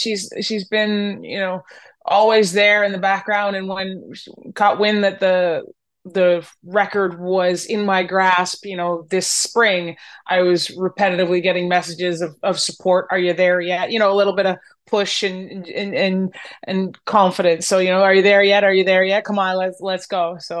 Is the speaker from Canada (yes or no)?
yes; Canada; It does. I wear my maple leaf with a lot of pride.